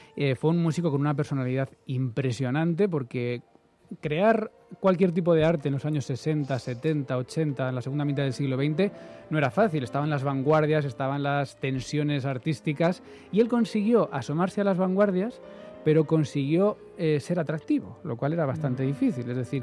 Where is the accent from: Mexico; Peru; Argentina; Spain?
Spain; Cuenca, Castilla-La Mancha; los que somos de ciudad, yo soy de Cuenca, es una ciudad muy pequeña, uh-huh, que en cuanto te sales 5 kilómetros se ve el cielo que impresiona